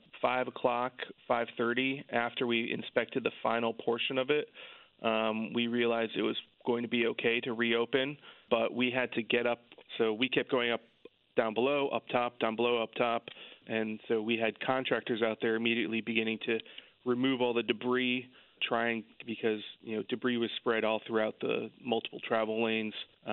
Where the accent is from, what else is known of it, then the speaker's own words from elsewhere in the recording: Torrington, Connecticut, United States; now in New Haven, United States; I am. I grew up in Torrington. I live in New Haven now.